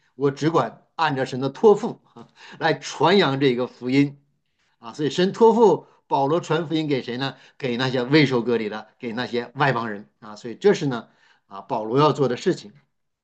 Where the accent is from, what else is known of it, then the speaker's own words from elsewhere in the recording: China; 那对于我们中国人来说呀